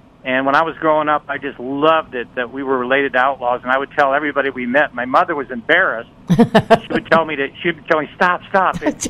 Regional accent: Kingman, Arizona, United States; I grew up in Kingman, Arizona, on Route 66.

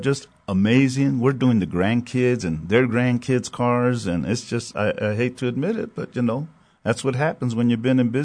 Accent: El Paso, Texas, United States; They were big idols to us growing up in Northeast El Paso back in the day.

